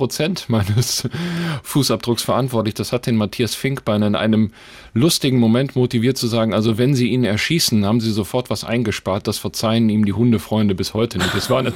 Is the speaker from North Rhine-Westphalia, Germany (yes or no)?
yes; North Rhine-Westphalia, Germany; Früher, ich komme aus dem Ruhrgebiet, haben wir natürlich noch mit Kohle und Briketts geheizt.